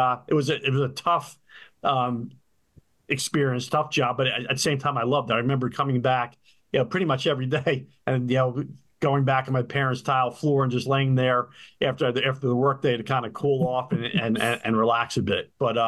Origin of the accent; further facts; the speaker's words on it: Broomall, Pennsylvania, United States; also born or lived in Philadelphia; Initially born in the Winfield section of Philadelphia, moved in second grade to Delaware County, Broomall specifically. I'm the oldest of two. I have a younger sister.